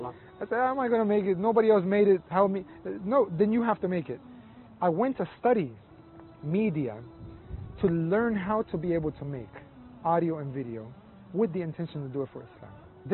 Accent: Colombia; I said, I'm from Colombia.

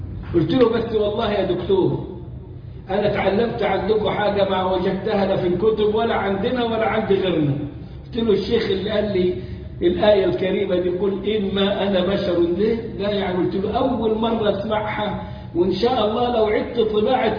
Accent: Sharqia Governorate, Egypt; ورايح بلد عندنا في الشرقية على إني أخطب الجمعة ثاني يوم

